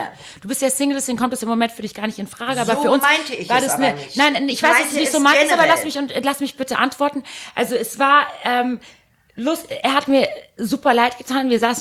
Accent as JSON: {"language": "German", "town": "Heidelberg", "region": "Baden-Württemberg", "country": "Germany", "tie": "born or raised there", "said": "Ich würde am liebsten im Heidelberger Schloss in Heidelberg heiraten, wo meine Heimat ist, in der Jesuitenkirche, in der ich getauft, bei der Kommunion war und bei der ich auch bei der Firmung war."}